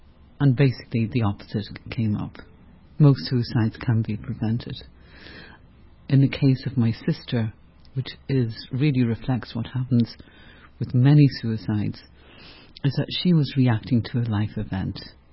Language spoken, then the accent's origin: English; Dublin, Leinster, Ireland; So, as you said, I'm from Dublin, I'm from Ireland, and I'm also a psychologist. I had 12 years ago, I had my own little practice in Dublin